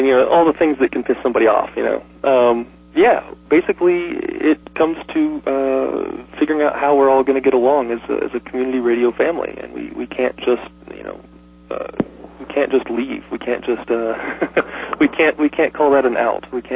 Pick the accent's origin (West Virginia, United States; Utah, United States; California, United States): West Virginia, United States; So anyway, I grew up in West Virginia, and I've been doing some independent media projects since I was 10 years old